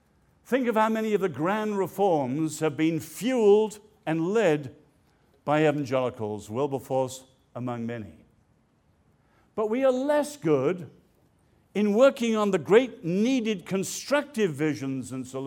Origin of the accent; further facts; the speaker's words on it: Ireland; I'm glad to say as an Irishman, our one glorious hour